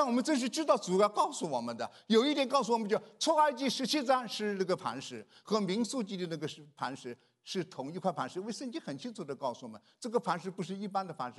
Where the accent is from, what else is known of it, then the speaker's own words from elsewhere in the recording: Shanghai, China; 因为我上海人讲话快，像放机关枪一样的啊。